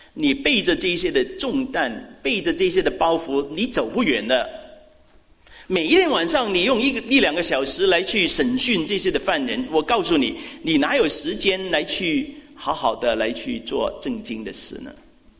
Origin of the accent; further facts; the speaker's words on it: China; 我觉得我们中国人呢，实在这一方面要学。